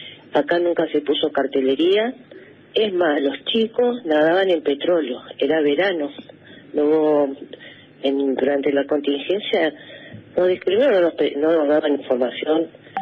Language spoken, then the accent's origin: Spanish; Bariloche, Río Negro, Argentina; Bueno, yo soy de Río Negro, nací en Bariloche, pero bueno, toda mi vida vivo acá, así que, bueno, soy rionegrina.